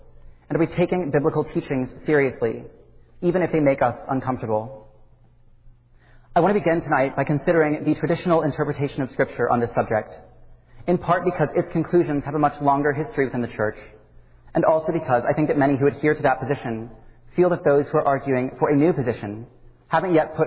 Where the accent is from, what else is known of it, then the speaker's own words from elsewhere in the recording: Wichita, Kansas, United States; I was born and raised here in Wichita, in a loving Christian home and in a church community that holds to the traditional interpretation of Scripture on this subject.